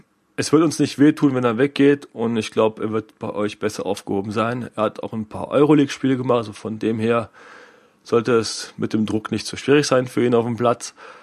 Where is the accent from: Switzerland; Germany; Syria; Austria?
Switzerland; Ich komme aus der Schweiz, bin Borussia Mönchengladbach-Fan.